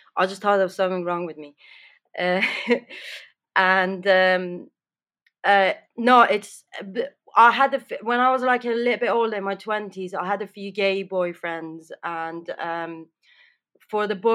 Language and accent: English; Tehran, Tehran Province, Iran; Tehran has always been really different from everywhere else. And I grew up in Tehran. I didn't really know about other places.